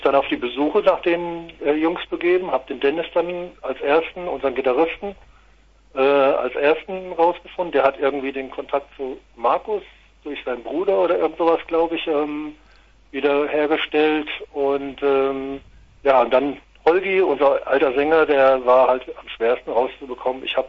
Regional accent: Wetzlar, Hesse, Germany; Wir kommen schon mehr aus dem Kreis Wetzlar, also Land-Dill-Kreis, Land der Könige.

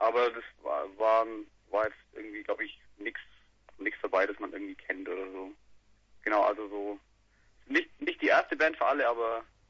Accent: Bavaria, Germany; now in Nuremberg, Germany; Genau, wir sind aus Nürnberg, ja. Wir haben uns, also wir kommen alle irgendwie aus verstreuten Käfern in Bayern, wohnen aber seit einigen Jahren in Nürnberg

